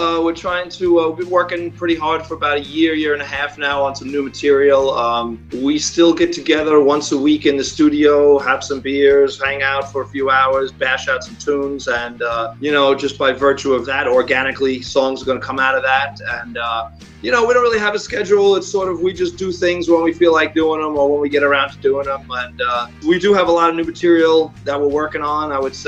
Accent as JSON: {"language": "English", "town": "Queens", "region": "New York", "country": "United States", "said": "We're from Queens, New York."}